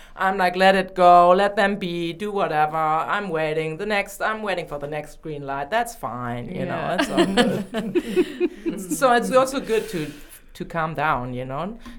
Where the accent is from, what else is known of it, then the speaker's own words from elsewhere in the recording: Germany; accent: German; English is a second language; normally I used to get made fun of for my German accent, because I'm from Germany.